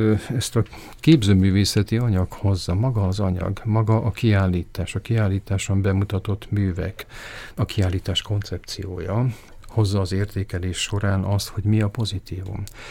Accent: Bratislava, Bratislava Region, Slovakia; az, hogy Pozsonyban nőttem fel, egy állandóan több nemzetiségű közegben

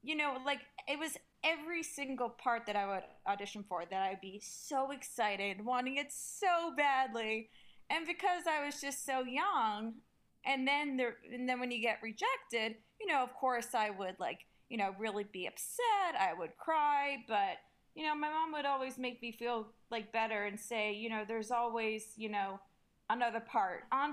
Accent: Atlanta, Georgia, United States; So I got into it because growing up, I grew up in Atlanta, and my mom would take me to see shows at the local theater there

